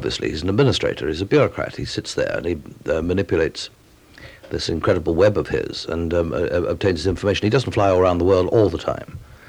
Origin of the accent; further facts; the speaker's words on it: England, United Kingdom; I'm an Englishman.